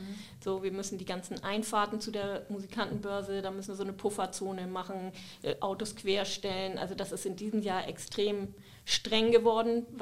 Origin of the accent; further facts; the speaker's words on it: Hamburg, Germany; moved away as an adult; now in Eiderstedt, Germany; Ja, aber ich bin da auch aufgewachsen. Ich bin erst mit 23 Jahren nach Eiderstedt gezogen.